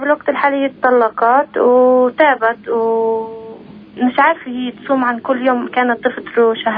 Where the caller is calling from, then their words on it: Salfit, West Bank, Palestine; من سلفيت.